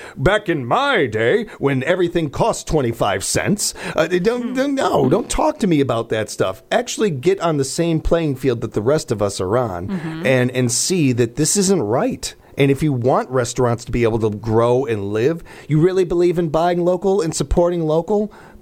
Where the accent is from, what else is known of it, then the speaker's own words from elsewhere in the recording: United States; But I am also an American.